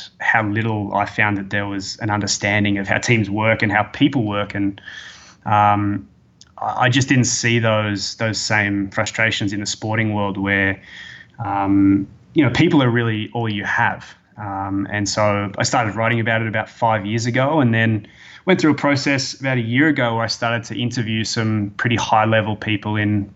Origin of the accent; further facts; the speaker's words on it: Australia; now in Toronto, Canada; I'm an Australian, obviously. You'll tell by my accent. I live in Toronto in Canada.